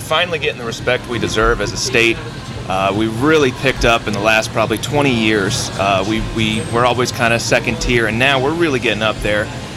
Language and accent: English; Florida, United States; But myself, I actually am local here. I grew up in Seminole area. I am happy to say I'm an Osceola graduate.